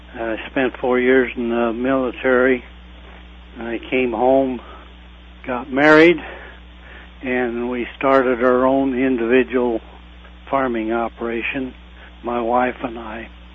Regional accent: Pawnee, Illinois, United States; I basically have lived in Pawnee, Illinois, my whole lifetime

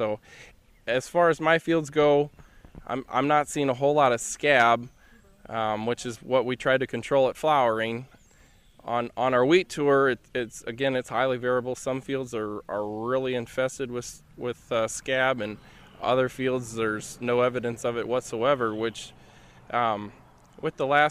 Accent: Alhambra, Illinois, United States; Well, I'm from Alhambra. I'm married, got two little kids, and I farm around 1,000 acres with my dad and grandpa.

